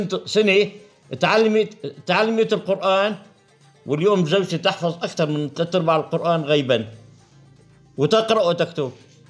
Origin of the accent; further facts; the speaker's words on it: Binnish, Idlib Governorate, Syria; يا أخي، نحن كان علاقتنا بالأساس، نحن بنش كنا تابعين من الأساس، من 60